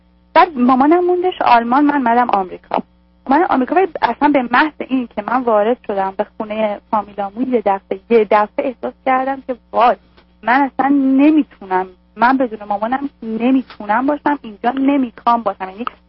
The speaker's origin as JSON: {"language": "Persian", "country": "Iran", "moved": "as an adult", "lives_now": "United States"}